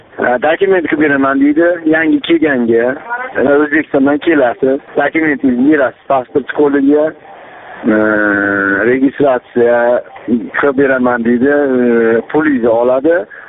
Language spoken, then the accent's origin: Uzbek; Andijan, Andijan Region, Uzbekistan; now in Vladivostok, Russia; biz mana Vladivostokda ishlayman, Andijondanman o'zim.